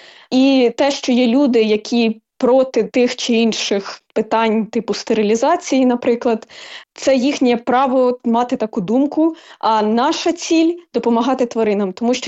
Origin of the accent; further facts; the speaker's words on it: Kharkiv, Kharkiv Oblast, Ukraine; Хоча я народилась в Харкові і вже 20 років тут живу, і ніколи далеко звідси не їхала, завжди тут.